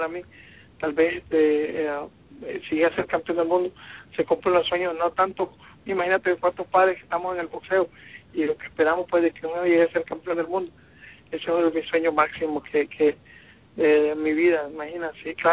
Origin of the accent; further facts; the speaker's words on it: Nicaragua; vamos para Nicaragua, ahí la costa atlántica, después bajamos a mi pueblo